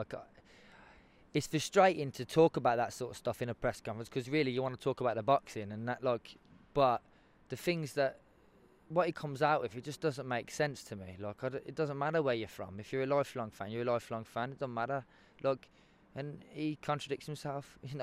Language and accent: English; South West England, United Kingdom; I say I'm from Devon, and all along I've said it.